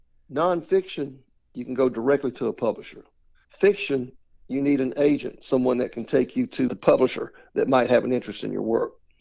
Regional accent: Georgia, United States; Well, I grew up in Georgia, right on the South Carolina line, so I've sort of been in both states most of my life.

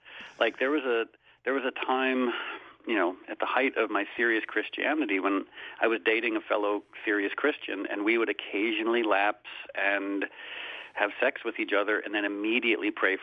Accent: New England, United States; maybe it's a legacy of growing up in New England, but I've always been really good at beating myself up.

